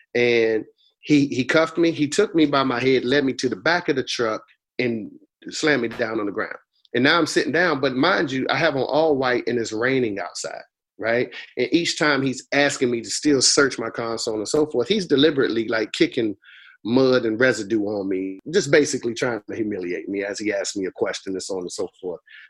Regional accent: Boston, Massachusetts, United States; Well, I grew up in Roxbury in a housing project called Orchard Park. And at an early age, my mom migrated down to Raleigh, North Carolina.

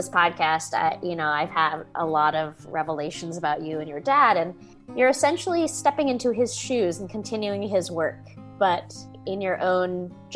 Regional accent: California, United States; Growing up in the Bay Area with counterculture people, I didn't realize that it was a revolutionary act to dress creatively

